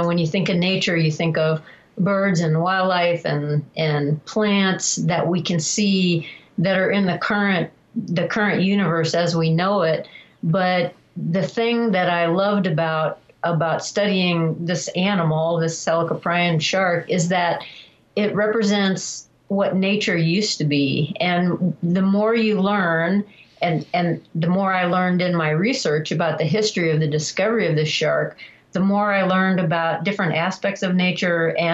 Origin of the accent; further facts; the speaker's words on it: Kentucky, United States; I grew up in Kentucky, so wading in the creeks to look for crawdads